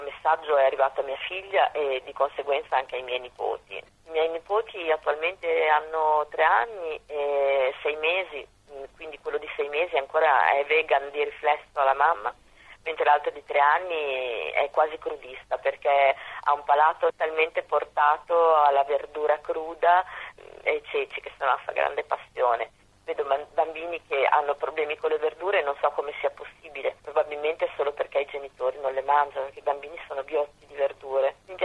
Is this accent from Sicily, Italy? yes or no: no; Bologna, Emilia-Romagna, Italy; sono di Bologna, città nella quale ho deciso di aprire il mio locale insieme a mia figlia